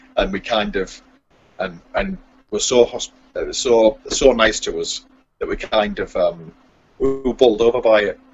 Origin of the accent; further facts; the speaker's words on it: England, United Kingdom; And he said, "Where have you come from?" I said, "England."